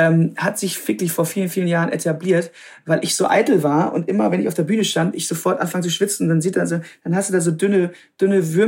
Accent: Krefeld, North Rhine-Westphalia, Germany; also born or lived in Münster; Ich bin in Münster geboren, aber ich bin aufgewachsen am Niederrhein, also direkt an der holländischen Grenze, Krefeld, die Ecke.

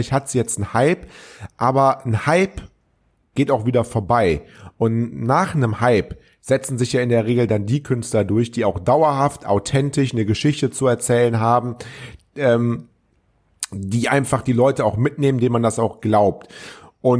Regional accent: Troisdorf, North Rhine-Westphalia, Germany; Ich bin ja Kölner, aber ich bin damals aufgewachsen in Troisdorf.

